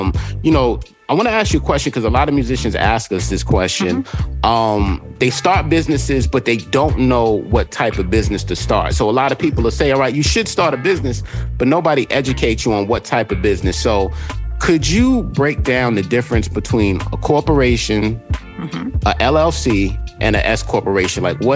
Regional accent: Queens, New York, United States; growing up in South Jamaica, Queens, and, you know, we had Baisley projects.

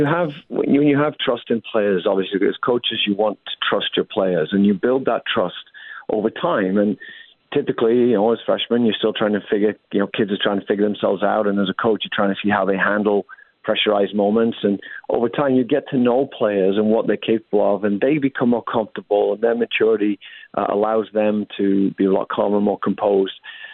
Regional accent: England, United Kingdom; even though I'm English, the old joke about English being direct

